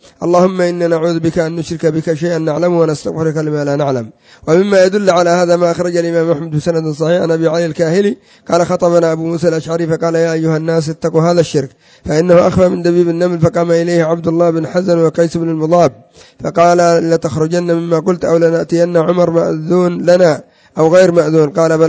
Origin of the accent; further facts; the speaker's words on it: Yemen; كذلك الرافضة مثلا عندنا في اليمن